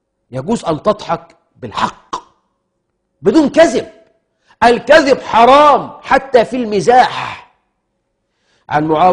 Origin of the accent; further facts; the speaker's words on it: Egypt; احنا كمصريين